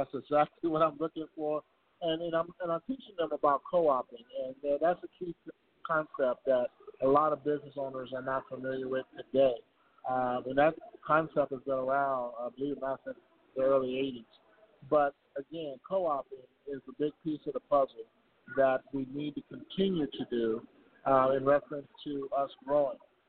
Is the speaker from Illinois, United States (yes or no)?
yes; Chicago, Illinois, United States; now in Houston, United States; I'm originally from Chicago myself, up north. So coming back to Houston